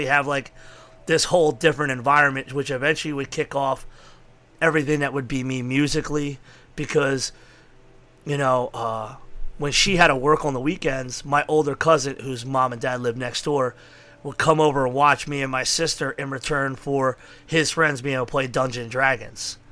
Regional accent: Philadelphia, Pennsylvania, United States; I was born in Fishtown, lived in Kensington until my mom and dad split, and then basically I had family who lived in Kensington. I lived in Frankfurt

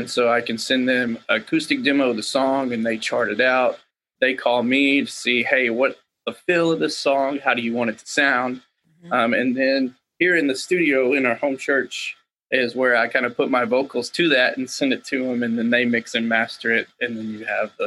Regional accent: Waco, Texas, United States; so we just did the album release Friday near my hometown in Waco

